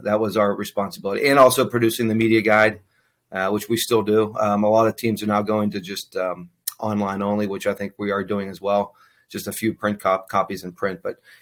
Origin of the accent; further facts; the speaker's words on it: Pittsburgh, Pennsylvania, United States; I mean, I, like you, I've been growing up in Pittsburgh area.